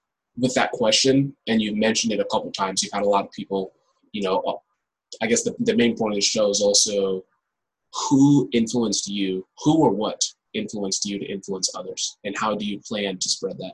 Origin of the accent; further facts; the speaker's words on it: Kenya; Like, I'm originally from Kenya